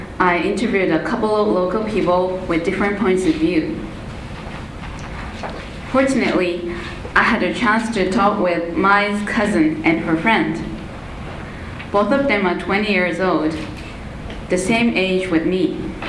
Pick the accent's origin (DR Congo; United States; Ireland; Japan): Japan; Tokyo; English is a second language; from the University of Tokyo. I was born and raised in Tokyo.